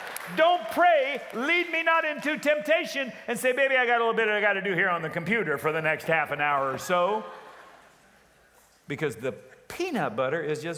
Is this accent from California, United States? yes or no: yes; Loma Linda, California, United States; born there; you know I was born in Loma Linda, not Redlands.